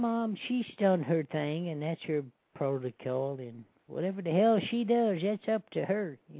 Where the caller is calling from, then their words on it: Chicago, Illinois, United States; I'm calling from Chicago.